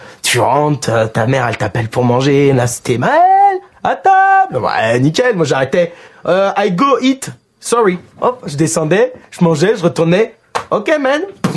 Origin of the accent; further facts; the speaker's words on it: Lyon, Auvergne-Rhône-Alpes, France; j'ai 23 ans, je viens de Lyon.